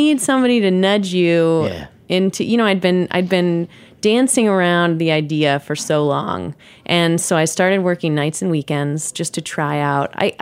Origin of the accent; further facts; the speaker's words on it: New York City, New York, United States; And for me, you know, I grew up in New York City. I grew up going to Zabar's, Fairway, you know, living amidst the greats.